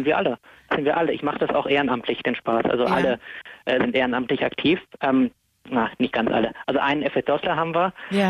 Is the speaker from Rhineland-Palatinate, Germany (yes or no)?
no; Essen, North Rhine-Westphalia, Germany; now in Munich, Germany; Na, ich komme eigentlich aus Essen.